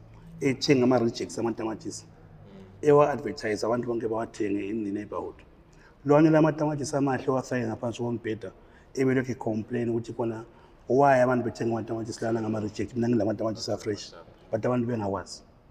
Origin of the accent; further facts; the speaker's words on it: Bulawayo, Zimbabwe; We are from Gobulawayo, the Manyama Group Satlavela.